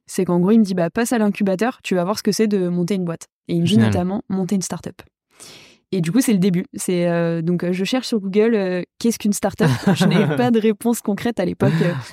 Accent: Paris, Île-de-France, France; Je suis de Paris. Après, donc je suis fille de restaurateur.

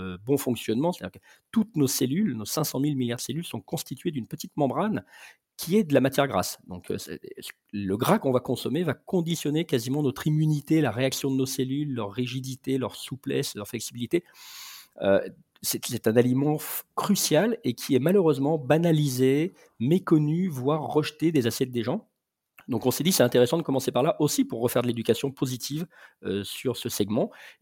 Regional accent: Lyon, Auvergne-Rhône-Alpes, France; J'ai grandi à Lyon, qui est une ville où on mange bien.

